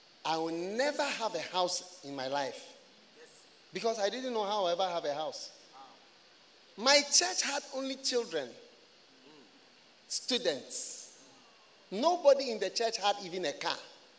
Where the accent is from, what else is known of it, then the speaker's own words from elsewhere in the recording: Ghana; also born or lived in Switzerland; because I'm Swiss also, apart from being Ghanaian. Yes, I'm also Swiss.